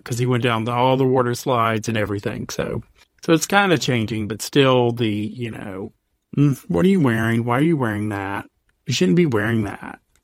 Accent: the South, United States; And I'm from the South. So, yes, I can say this. I was born and raised in the South.

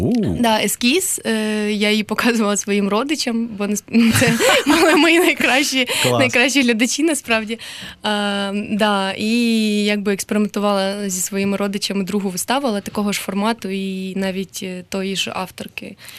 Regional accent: Nova Kakhovka, Kherson Oblast, Ukraine; в моєму рідному місці, я з Нової Каховки, в мене там немає театру

